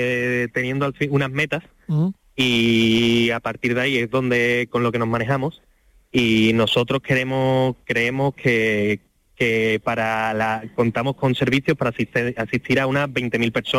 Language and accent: Spanish; Andalusia, Spain; como andaluz estoy contentísimo